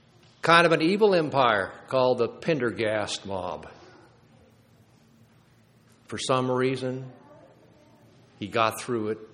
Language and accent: English; Sedona, Arizona, United States; When I was a boy, I remember growing up in Sedona